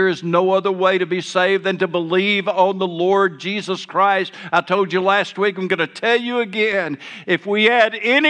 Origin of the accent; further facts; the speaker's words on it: Arkansas, United States; now in Cabot, United States; I grew up in South Arkansas, and I mowed yards for a living